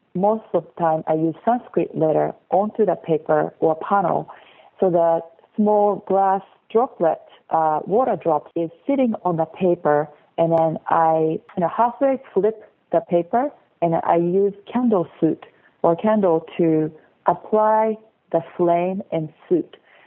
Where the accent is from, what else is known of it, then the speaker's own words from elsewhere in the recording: Tokyo, Japan; moved away as an adult; now in Seattle, United States; I was born in Tokyo, Japan, and grew up there.